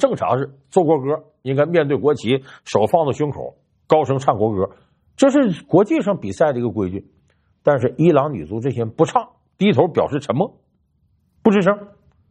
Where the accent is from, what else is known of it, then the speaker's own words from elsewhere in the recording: Northeast China, China; 用我们东北老家的话